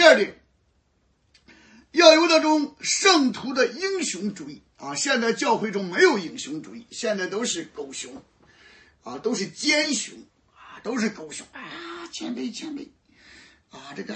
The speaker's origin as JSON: {"language": "Chinese", "region": "Shandong", "country": "China", "said": "其实不过是我们山东老家"}